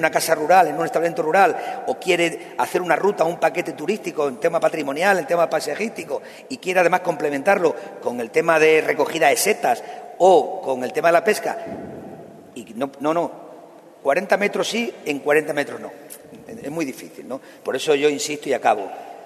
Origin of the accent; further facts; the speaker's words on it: Cedillo, Extremadura, Spain; Yo, que soy de Cedillo y me ha pasado alguna vez